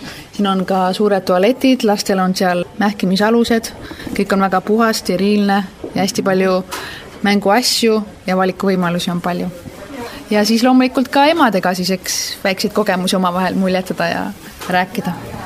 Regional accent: Tallinn, Harju County, Estonia; Tallinnas või Eestis, kus Tallinnast pärit olen

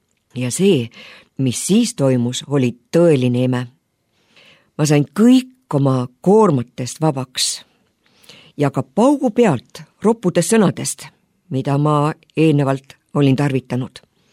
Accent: Pärnu, Pärnu County, Estonia; born there; Niisiis sündisin ma Pärnus, mitte kristlikus peres. Minu lapsepõlv kulges küllatki turvalises õhkkonnas.

